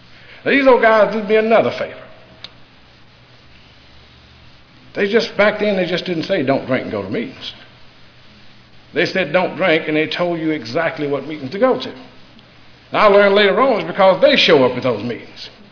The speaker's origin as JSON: {"language": "English", "region": "North Carolina", "country": "United States", "tie": "born or raised there", "said": "I was born and raised in Cleveland County, North Carolina. And back then, Cleveland County was nothing but cotton fields and corn fields."}